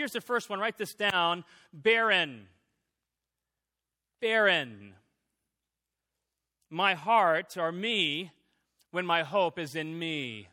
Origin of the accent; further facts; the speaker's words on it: Washington, United States; Okay, I grew up in Washington State, and downtown Chicago is kind of confusing.